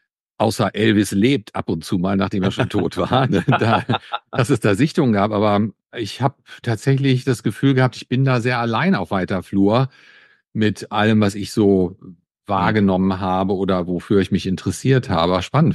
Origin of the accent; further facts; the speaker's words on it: Germany; ich bin relativ abseits hier auf dem Land groß geworden in Deutschland